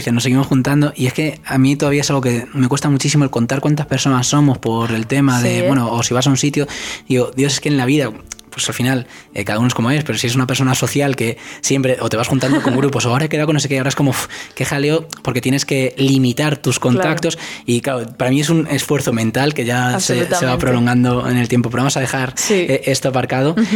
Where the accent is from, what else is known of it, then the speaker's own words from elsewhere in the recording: Madrid, Community of Madrid, Spain; Por ejemplo, en Madrid, de donde soy yo